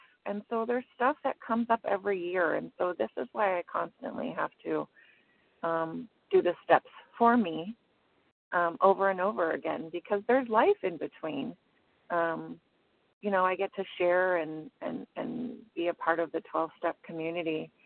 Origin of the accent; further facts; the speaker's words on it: San Diego, California, United States; from San Diego, California.